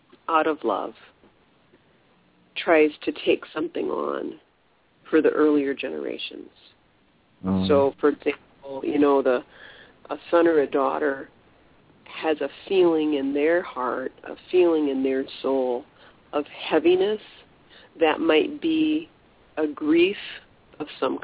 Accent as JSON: {"language": "English", "country": "United States", "said": "I'm speaking as an American. So as an American living in our country"}